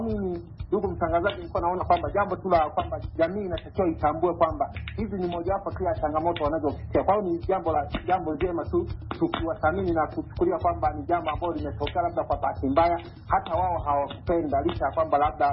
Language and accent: Swahili; Kagongo Mtaka, Tanzania; kijana mpole Tanzania, natokea maeneo ya Kagongo Mtaka kama nchini Tanzania.